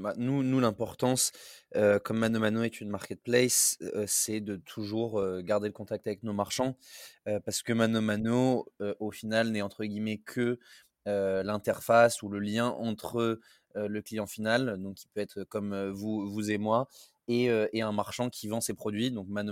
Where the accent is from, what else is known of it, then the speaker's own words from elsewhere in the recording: Lille, Hauts-de-France, France; Un deuxième ch'ti du coup … j'ai 26 ans, je viens de Lille aussi